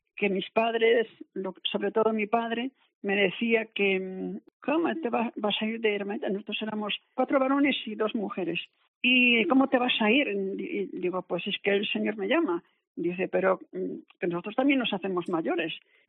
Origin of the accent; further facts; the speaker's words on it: Vigo, Galicia, Spain; yo soy de Vigo, y justo enfrente de mi casa, como unos 20 metros, estaban las hermanitas.